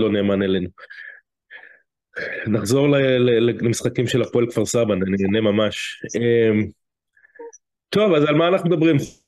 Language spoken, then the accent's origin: Hebrew; France; כי מצד אחד בתור צרפתי ובן לאב צרפתי